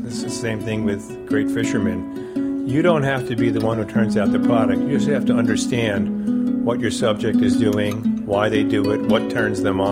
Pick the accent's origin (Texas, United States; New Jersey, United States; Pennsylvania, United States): New Jersey, United States; now in New York, United States; I grew up in New Jersey, and I moved to New York when I was like 22.